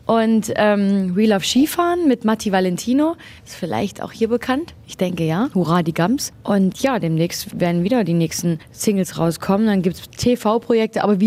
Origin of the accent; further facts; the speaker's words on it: East Germany, Germany; ich komme aus Ostdeutschland und wir Ossis verstellen uns nicht.